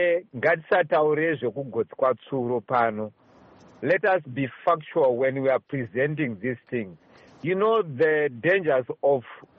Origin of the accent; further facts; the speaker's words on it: Mabuku, Zimbabwe; I come from Mabuku.